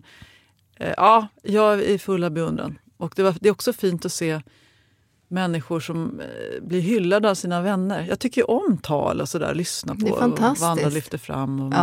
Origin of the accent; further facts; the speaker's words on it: Sweden; Som feg svensk så vågar jag liksom inte gå fram och säga excuse me.